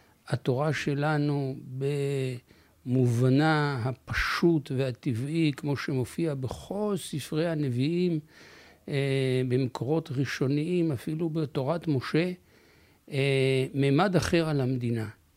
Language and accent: Hebrew; Tel Aviv, Tel Aviv District, Israel; אני גדלתי בצפון תל אביב